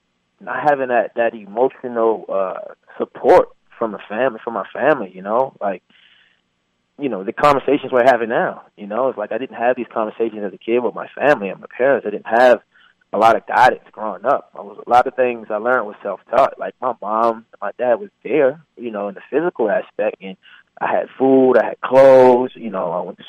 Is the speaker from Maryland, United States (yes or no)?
yes; Baltimore, Maryland, United States; Growing up in Baltimore City, a lot of the kids who got attention was because they did bad.